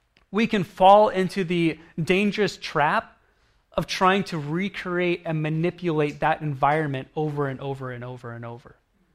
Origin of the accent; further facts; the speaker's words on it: Oregon, United States; because I grew up in Oregon and my family did the exact same thing